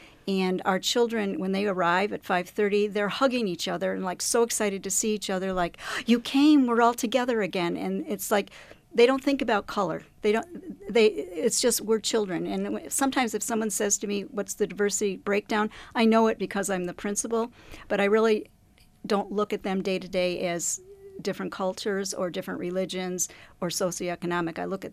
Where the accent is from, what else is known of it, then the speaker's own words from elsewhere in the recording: Oswego, New York, United States; I grew up in Oswego, New York, and the Sisters of St. Joseph from Rochester had a school there.